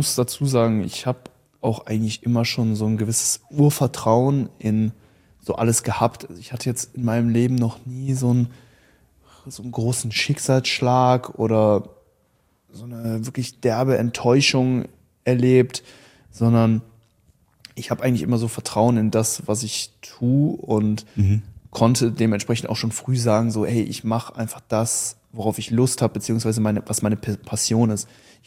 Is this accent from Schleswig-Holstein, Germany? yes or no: no; North Rhine-Westphalia, Germany; born or raised there